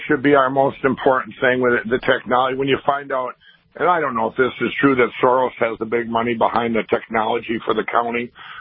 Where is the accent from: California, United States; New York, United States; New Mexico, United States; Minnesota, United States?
Minnesota, United States; look at my home state of Minnesota.